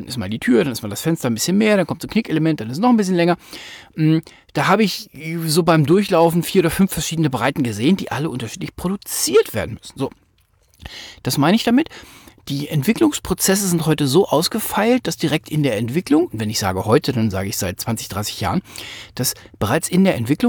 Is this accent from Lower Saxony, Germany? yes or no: yes; Hanover, Lower Saxony, Germany; Ein super Beispiel dazu ist mir in meiner Heimatstadt Hannover nicht über den Weg gelaufen